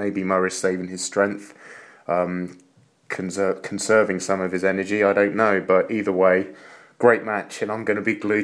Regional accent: Scotland, United Kingdom; because A, I'm British, and B, he's a fellow Scot.

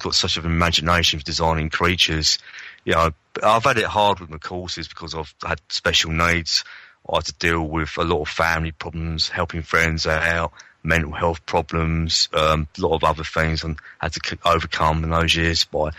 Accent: Ashford, South East England, United Kingdom; I come from Ashford originally. I was born and raised in Ashford in Kent.

